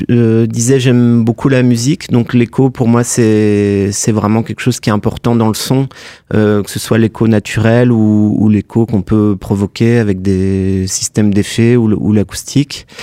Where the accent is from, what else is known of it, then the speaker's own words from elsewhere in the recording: Grand Est, France; also born or lived in Strasbourg; now in Marseille, France; j'ai grandi dans les Vosges, donc je connais pas trop cette ville, parce que moi j'ai fait mes études à Strasbourg, donc je suis content de découvrir cette ville. C'est très différent de Marseille, où j'habite maintenant.